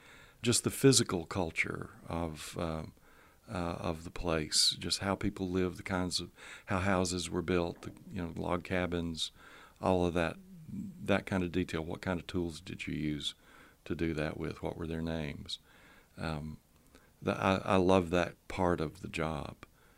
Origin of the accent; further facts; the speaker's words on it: Appalachia, United States; I just base my characters on women I knew, Appalachian women I knew growing up, and they pretty much were all these tough women.